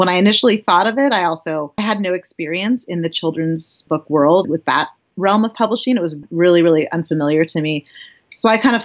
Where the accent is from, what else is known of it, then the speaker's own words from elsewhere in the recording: San Jose, California, United States; I'll say I grew up in the Bay Area.